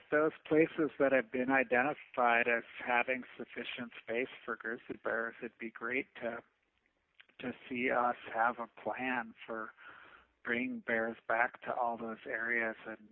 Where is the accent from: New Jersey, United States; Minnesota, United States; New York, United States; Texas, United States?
Minnesota, United States; Yeah, I grew up in Minnesota